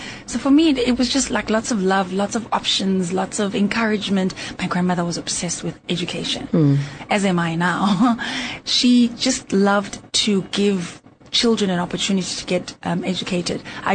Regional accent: Daveyton, Gauteng, South Africa; I grew up in Daveyton, which is in the east of Johannesburg in Ekurhuleni.

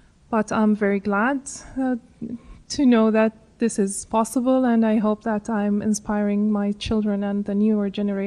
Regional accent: Saudi Arabia; English is a second language; As a young girl, I have grew up in a very traditional type of school and education.

